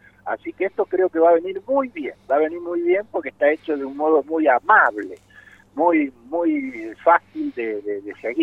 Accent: Córdoba, Argentina; tonada, ¿no es cierto?, el arrastre de la, como dicen los entendidos, la sílaba pretónica, cordobés, soy cordobés

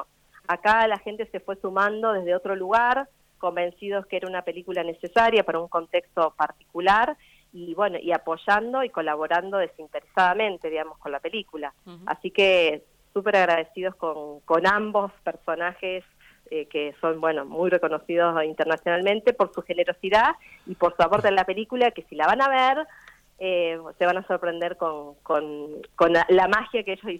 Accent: Santa Fe, Argentina; Yo soy de Santa Fe, digamos.

